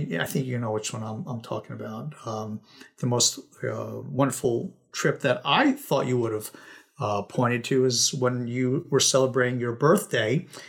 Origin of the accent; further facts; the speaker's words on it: Northeast, United States; I'm from the Northeast, and I'm very much used to the trees, the both the the maples and the oaks, and the colorful trees in the fall, and the pine trees, and so I'm used to that topography